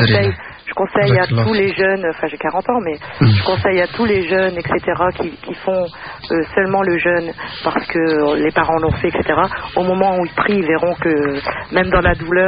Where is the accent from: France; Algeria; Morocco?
Algeria; je suis algérienne, mais je prie depuis quelques temps.